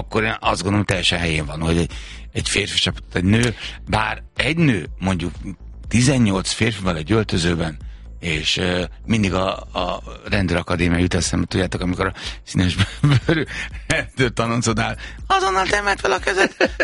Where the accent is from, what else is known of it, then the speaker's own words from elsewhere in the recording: Hungary; Tehát hogy mi magyarok vagyunk, mindenhez értünk.